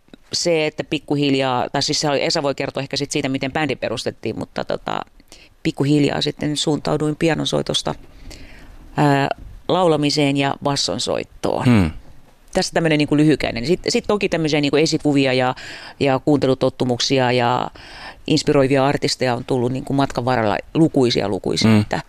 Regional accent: Juva, South Savo, Finland; Mä olen maaseudulta kotoisin, tuolta Juvalta

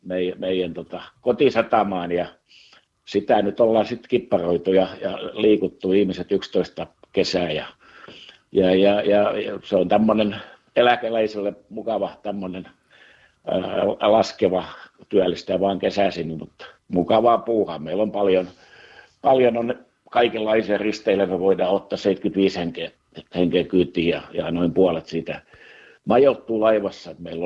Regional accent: Turku, Southwest Finland, Finland; now in Naantali, Finland; No syntyisin olla, vaikka nyt ollaan asuttu 31 vuotta Naantalissa, niin syntyisin olen ihan Turusta, eli läheltä, niin sanottu paljasjalkainen turkulainen

